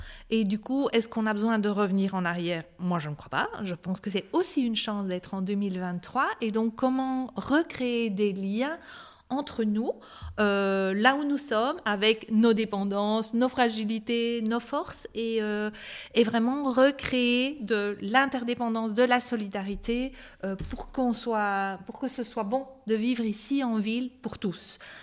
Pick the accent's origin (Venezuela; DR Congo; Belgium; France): Belgium; Brussels, Brussels-Capital Region; Je suis bruxelloise depuis toujours, ou à peu près.